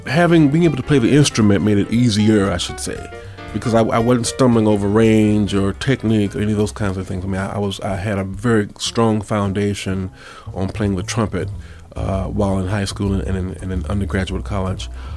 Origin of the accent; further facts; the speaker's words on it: Florida, United States; I grew up in Florida, and had a great high school band director named Bill Pyfrom, who was a very well-rounded musician.